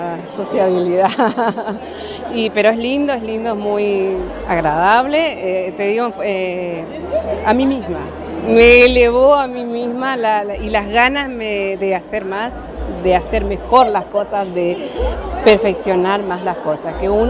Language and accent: Spanish; Posadas, Misiones, Argentina; soy acá de Posadas.